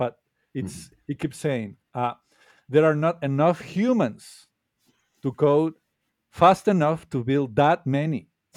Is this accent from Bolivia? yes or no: yes; Bolivia; you know that you're talking to me and I am from Bolivia, but please know that I am not interested in being paid as a Bolivian.